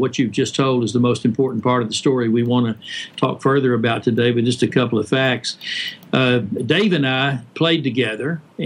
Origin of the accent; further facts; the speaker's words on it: Atlanta, Georgia, United States; I'm from Atlanta, of course